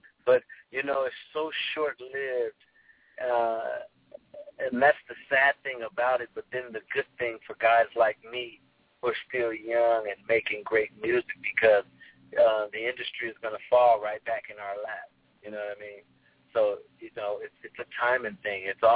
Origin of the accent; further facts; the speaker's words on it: Pasadena, California, United States; also born or lived in Hartford; I was in Hartford, Connecticut, but I was raised in Pasadena.